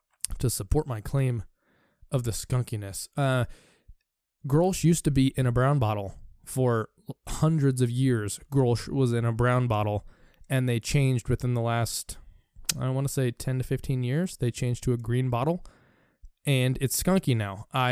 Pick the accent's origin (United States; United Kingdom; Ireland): United States; I'm an American speaking. I'm an American trying to read foreign city names, so I'll do my best.